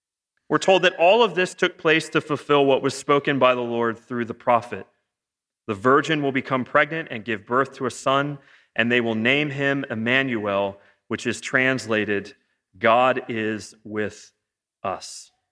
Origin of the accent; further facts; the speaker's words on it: Ohio, United States; I'm from Northeast Ohio, so it's sacrilege not to watch A Christmas Story way too much.